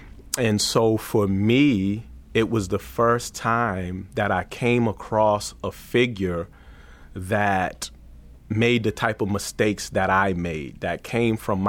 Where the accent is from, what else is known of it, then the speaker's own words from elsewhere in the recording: Boston, Massachusetts, United States; So for me, I grew up in Mattapan. And Mattapan, for a long time, was called Murderpan.